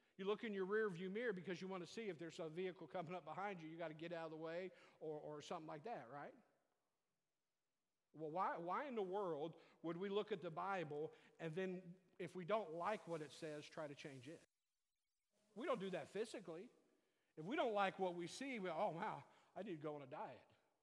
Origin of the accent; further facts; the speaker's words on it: England, United Kingdom; I'm not Greek. I'm English.